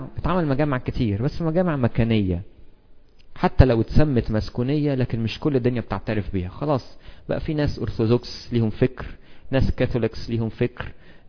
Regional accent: Egypt; من اول ما قلنا يا استفانوس ولا ماري مرقص عندنا في مصر

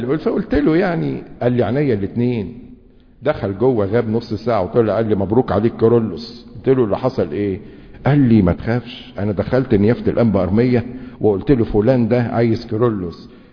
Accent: Egypt; اكتر حاجة يوصفون بها كمصريين يسمونا او نحب سياسة القطيع

